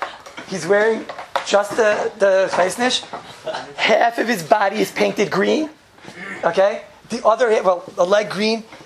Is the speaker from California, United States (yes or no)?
no; New York, United States; And I was from New York, from the old country, right?